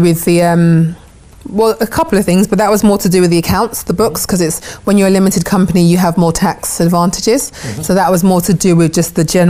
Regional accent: London, United Kingdom; now in Luton, United Kingdom; I'm from London. I'm born and bred in London

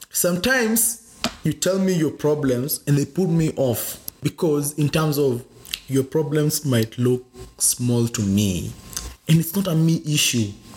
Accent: Kenya; English is a second language; I come from the Kikuyu community and my family my family was very instrumental in the struggle for independence in Kenya.

